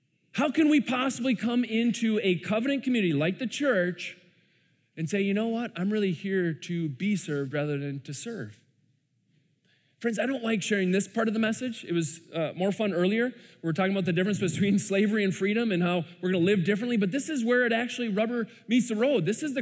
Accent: Minnesota, United States; as politely as a Minnesotan Midwesterner can be

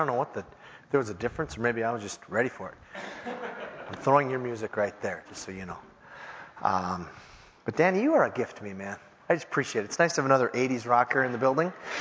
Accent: Minneapolis, Minnesota, United States; I was in San Diego, and I happened to meet a guy, and he heard I was from Minneapolis.

